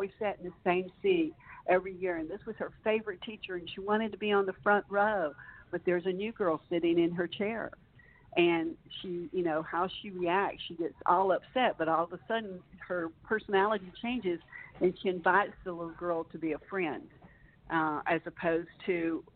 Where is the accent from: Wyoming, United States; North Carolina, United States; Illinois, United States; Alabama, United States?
Alabama, United States; You know, I grew up in Alabama, and sometimes we talk and write the same way.